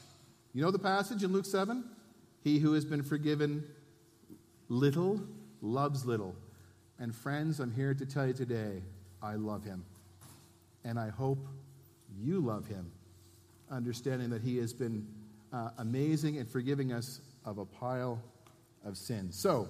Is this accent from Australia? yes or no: no; Cape Breton, Nova Scotia, Canada; now in Alberta, Canada; Yes, I'm from Cape Breton. How's she going by? Okay. So we've immigrated to Alberta in 2015. We're economic immigrants.